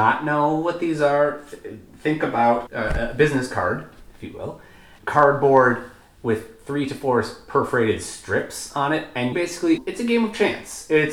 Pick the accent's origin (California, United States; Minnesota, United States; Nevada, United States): Minnesota, United States; So growing up in Minnesota, just 3.5 hours away by car, most people have gone and visited the Dells as children.